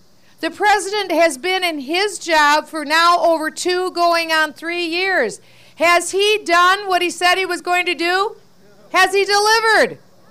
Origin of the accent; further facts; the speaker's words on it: Waterloo, Iowa, United States; also born or lived in Cedar Falls; I was born in Iowa, proud to be an Iowan. I tell everyone everything I need to know in life I learned in Iowa. Coming from Waterloo and Cedar Falls